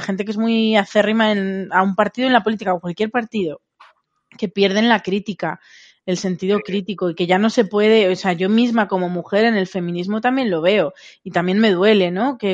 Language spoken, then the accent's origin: Spanish; Spain; Yo también me siento española en muchísimas cosas y es que soy española.